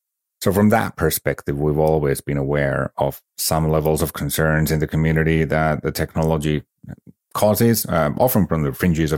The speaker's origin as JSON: {"language": "English", "country": "Finland", "tie": "born or raised there", "also_born_or_lived": "United States / Canada", "said": "So I'm originally from Finland, which is obvious to anyone who knows how the Finnish names work. I grew up mostly in Finland too, though with high school detours in the US and Canada."}